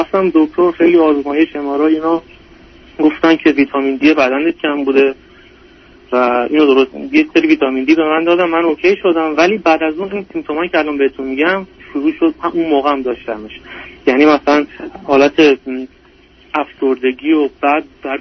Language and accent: Persian; Iran; moved away as an adult; من یه 2 سالی هست که از ایران مهاجرت کردم یه کشور اروپایی واسه ادامه تحصیل